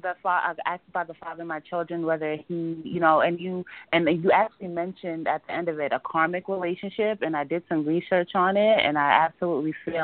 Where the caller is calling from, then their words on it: New York, United States; New York.